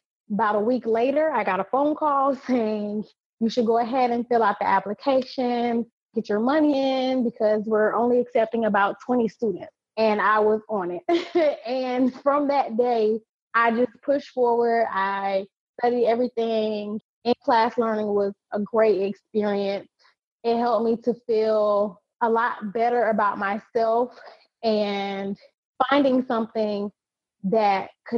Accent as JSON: {"language": "English", "town": "Jacksonville", "region": "Florida", "country": "United States", "said": "I'm from Jacksonville, Florida."}